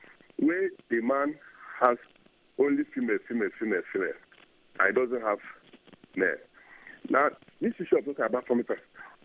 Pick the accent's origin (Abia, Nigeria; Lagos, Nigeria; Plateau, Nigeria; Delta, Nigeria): Abia, Nigeria; Arochukwu; I'm from Arochukwu in the southeast part of Nigeria.